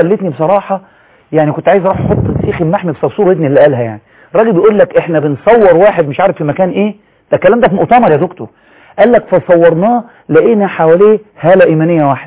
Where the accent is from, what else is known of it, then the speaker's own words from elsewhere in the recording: Egypt; بعت في مصر لمراكز العلم اللي عندنا في مصر وفي اوروبا وفي كل مكان